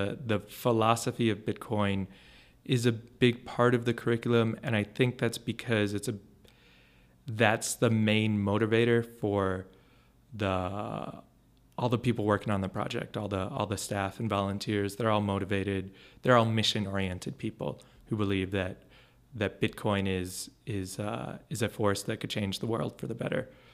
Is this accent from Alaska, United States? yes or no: no; New York, United States; And I'm from New York. I was in New York when the pandemic hit there